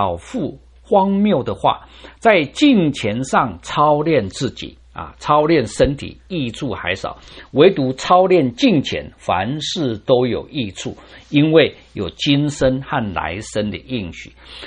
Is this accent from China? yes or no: no; Taiwan; now in United States; 我从台湾过来，台湾的选举啊，都是用一些扭曲的话语在传播